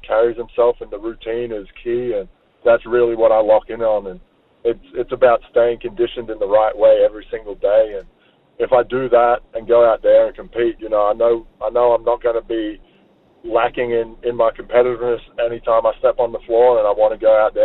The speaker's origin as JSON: {"language": "English", "country": "Australia", "tie": "born or raised there", "said": "growing up in Australia"}